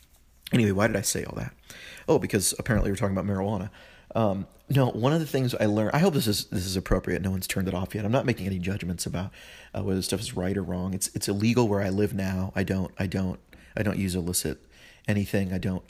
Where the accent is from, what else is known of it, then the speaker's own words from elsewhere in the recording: California, United States; And even though I'm from California, I don't smoke weed or eat edibles or anything like that.